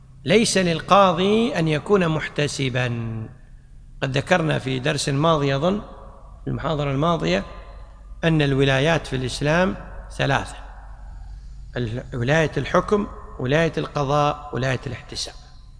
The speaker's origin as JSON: {"language": "Arabic", "country": "Kuwait", "said": "عندنا في الكويت مؤسسة اسمها مؤسسة، حتى في مصر."}